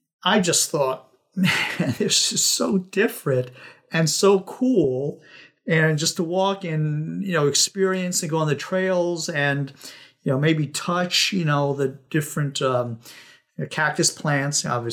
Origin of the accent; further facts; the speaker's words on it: Northeast, United States; I'm from the Northeast, and I'm very much used to the trees, the both the the maples and the oaks, and the colorful trees in the fall, and the pine trees, and so I'm used to that topography